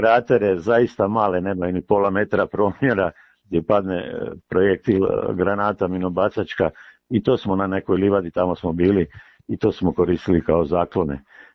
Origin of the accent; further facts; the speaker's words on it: Slavonia, Croatia; Za razliku kod nas u Slavoniji, gdje kad padne projektil granata, kad padne u zemlju, ona djeluje uglavnom u zemlju unutra